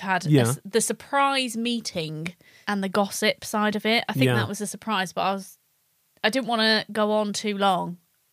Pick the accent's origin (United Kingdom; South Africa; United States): United Kingdom; England; Just because we're English and we like to do things a little bit awkwardly there.